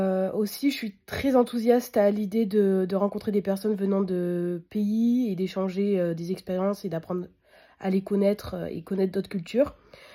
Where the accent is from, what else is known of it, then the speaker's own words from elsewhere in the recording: France; et je viens de France.